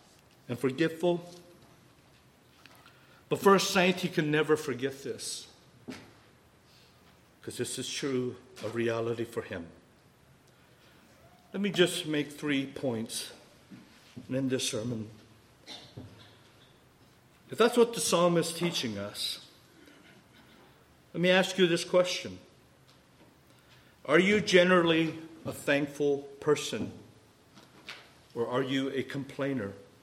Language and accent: English; South Korea; English is a second language; Oh, I came from Korea, I was adopted, and I begin to see a pattern that God delivered me.